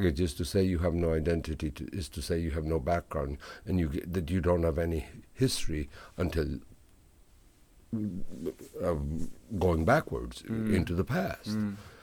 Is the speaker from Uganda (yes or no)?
yes; Uganda; I was a kid growing up in Uganda, 1960s.